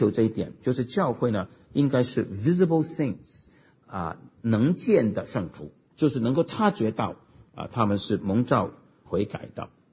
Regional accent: United States; 那我们美国人的福音派基督最会做一件事情

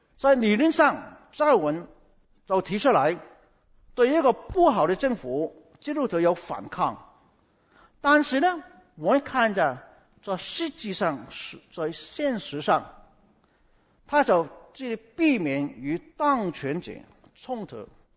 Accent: Guangdong, China; 我是广东人，

